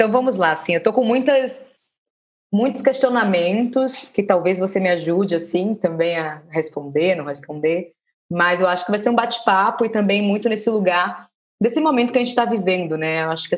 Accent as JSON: {"language": "Portuguese", "town": "Salvador", "region": "Bahia", "country": "Brazil", "said": "como diz na Bahia, em Salvador, porque eu sou de lá, né?"}